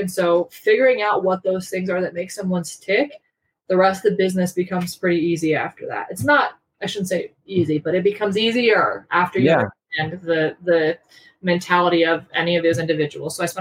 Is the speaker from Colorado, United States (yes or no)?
yes; Colorado, United States; even though I'm from Colorado, you know, I'm considered a New Yorker.